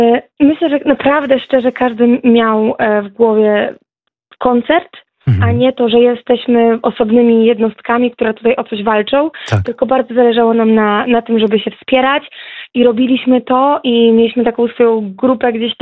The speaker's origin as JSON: {"language": "Polish", "town": "Lublin", "region": "Lublin Voivodeship", "country": "Poland", "said": "Ja jestem wasza, lublinianka."}